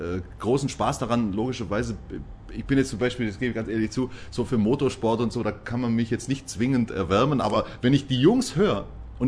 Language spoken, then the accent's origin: German; Ehingen, Baden-Württemberg, Germany; In meiner Heimatstadt Ehingen-Donau.